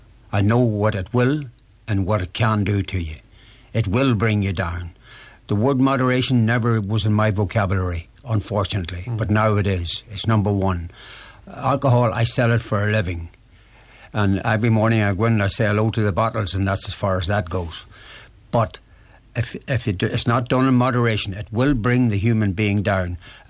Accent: Northern Ireland, United Kingdom; I was brought up in Fermanagh and 11 in the family, and we were born on a farm

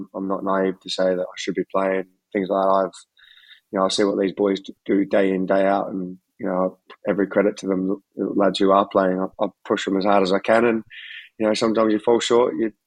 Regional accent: Australia; moved away as an adult; now in England; I still feel so Aussie, but sometimes I forget if I still sound Aussie. And one of the boys reminded me yesterday that I still sound very Aussie. So that made me happy. But yeah, I guess my whole adult life, I've lived in Eng

